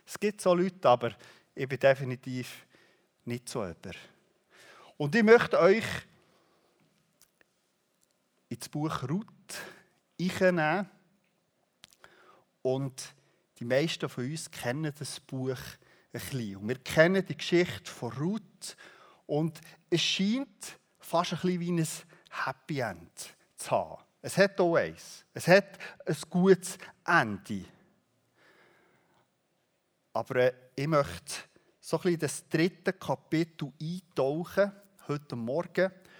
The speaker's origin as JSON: {"language": "German", "town": "Wiedlisbach", "region": "Bern", "country": "Switzerland", "said": "Ich habe sonst eher die Hügel oder den Berg, wo man bei uns in Wiedlisbach sagt, aber für euch ist das kein Berg."}